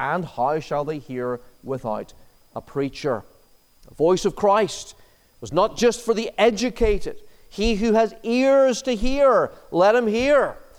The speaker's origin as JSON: {"language": "English", "country": "Ireland", "tie": "born or raised there", "said": "When I was growing up in Ireland, the Bible was enormous, right?"}